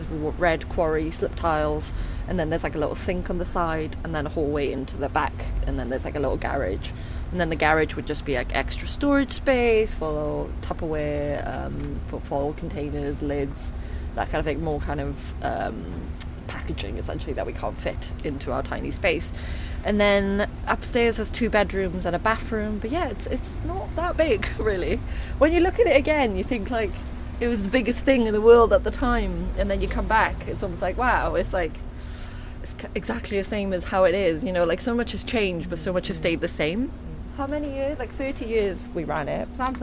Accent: Wales, United Kingdom; Yeah, so this is the high street in where I grew up in South Wales, in Bather.

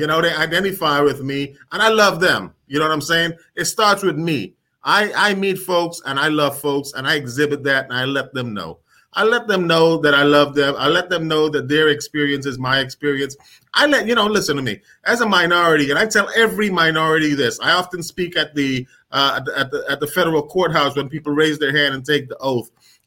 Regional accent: New York, United States; I grew up in the Bronx, which is like six blocks from Yankee Stadium.

